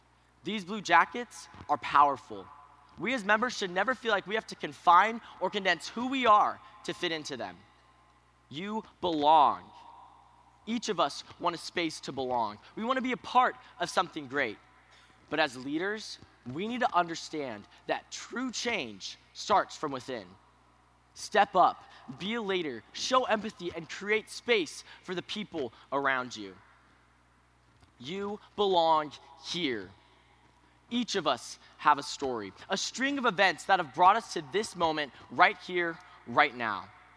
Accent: Colfax, Washington, United States; I'm 20 years old, and I'm from Colfax, Washington. I talked about my experiences growing up in a small community and playing basketball.

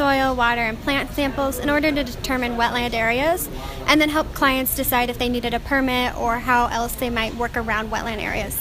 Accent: Rigby, Idaho, United States; I am a freshman from Rigby, Idaho

